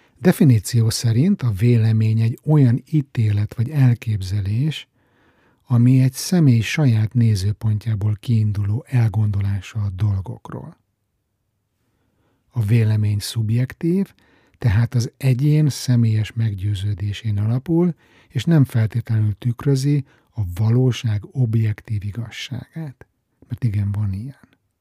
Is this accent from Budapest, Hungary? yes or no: yes; Budapest, Hungary; now in Stockholm, Sweden; elmúlt 12 évben mindig ideiglenesnek vettem az otthon töltött napokat, heteket, tudtam, hogy vár vissza a stockholmi életem, egy turista voltam a szülővárosomban.